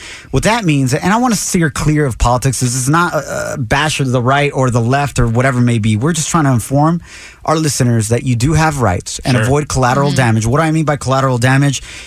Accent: Santa Ana, California, United States; I was growing up in Santa Ana.

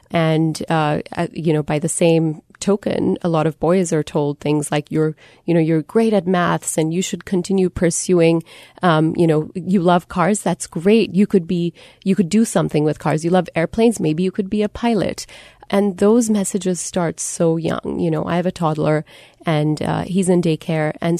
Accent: Singapore; I grew up in Singapore. I was good at maths and told that I wasn't.

